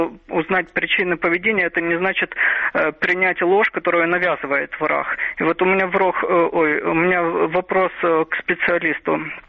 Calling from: Odesa, Odesa Oblast, Ukraine

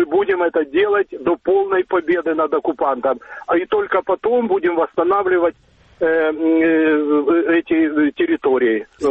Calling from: Dnipro, Dnipropetrovsk Oblast, Ukraine; я звоню из города Днепр.

